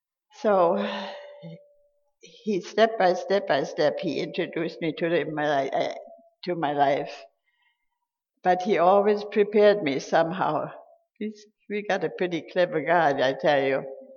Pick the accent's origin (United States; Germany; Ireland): Germany; English is a second language; when people hear the accent, they ask me, where are you from? And I tell them, I'm from Germany.